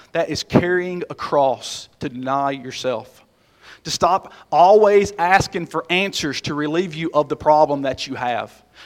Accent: United States; I'm a fully embraced American, okay? I have a 55-inch TV in my bonus room. I am an American, I promise.

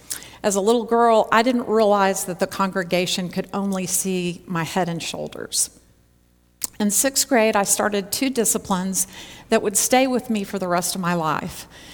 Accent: Houston, Texas, United States; I'm from Houston, Texas. I'm a big city girl, and we do think that everything's bigger and better in Texas.

